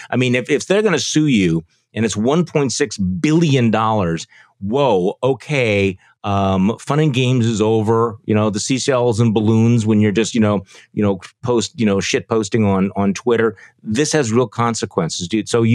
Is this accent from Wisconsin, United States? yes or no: yes; Wisconsin, United States; including places like Wisconsin, my home state